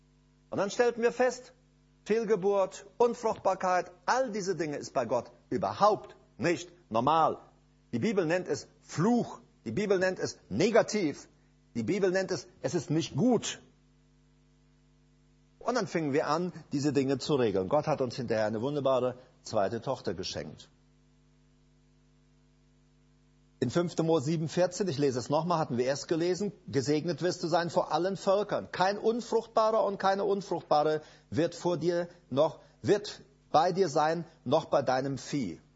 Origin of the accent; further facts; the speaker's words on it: Paraguay; Und ich komme ja nun mal aus Paraguay und ich bin so ein Taubenfan. Also ich habe in Paraguay immer Tauben gehabt.